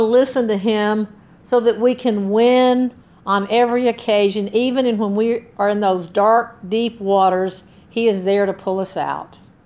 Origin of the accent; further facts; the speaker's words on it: Georgia, United States; I remember growing up in Georgia, man, I got so sick of hearing about some coach named Bear Bryant at Alabama.